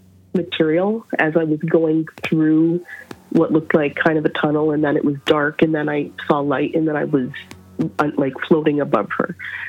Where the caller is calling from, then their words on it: Montreal, Quebec, Canada; from Montreal, Quebec.